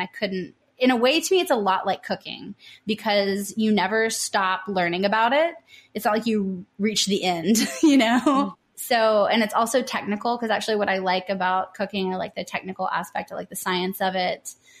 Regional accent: Tennessee, United States; because I'm from Tennessee. So I was in San Diego.

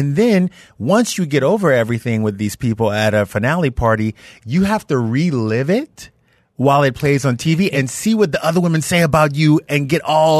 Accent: Louisiana, United States; But yeah, I'm from Louisiana and I met this woman named Allie Landry.

